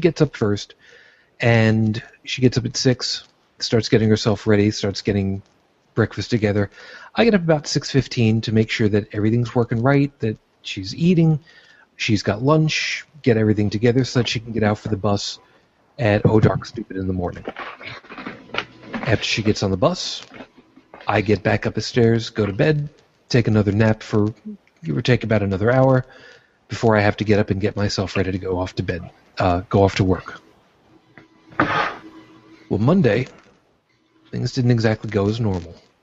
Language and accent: English; New York, United States; now in Buffalo, United States; I was born in Brooklyn, New York, to a Roman Catholic family, raised on Long Island. I am now living outside of Buffalo, New York, and am an unabashed atheist.